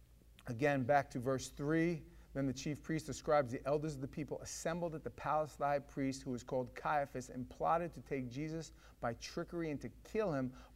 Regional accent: New York, United States; I grew up in New York. My father is Sicilian. My mother was Jewish, and we kind of got the best of both worlds.

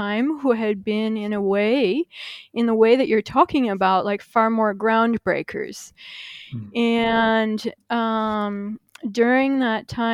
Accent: United States; then me as an American, why not?

